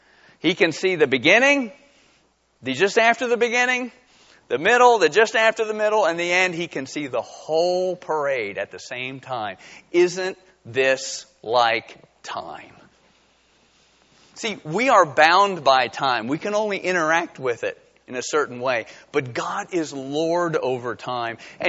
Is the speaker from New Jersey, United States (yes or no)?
yes; New Jersey, United States; When I grew up in New Jersey, on July 4th, we'd go to Milltown, New Jersey.